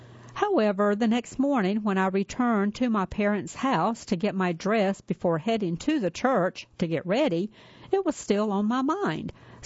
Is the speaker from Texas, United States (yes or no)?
no; Colwich, Kansas, United States; I grew up in Colwich, Kansas, a small town of about 1,000 people just outside of Wichita.